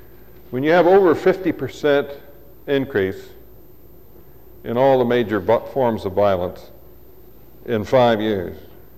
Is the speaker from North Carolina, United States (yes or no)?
no; Madison, Wisconsin, United States; My hometown is Madison, Wisconsin. Nice little town. The other big city in Wisconsin is Milwaukee.